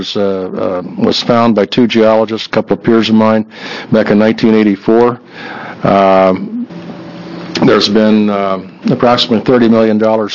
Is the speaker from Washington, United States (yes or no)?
yes; Spokane, Washington, United States; I'm the Vice President of Exploration for Calico Resources Corporation, and I'm from Spokane, Washington.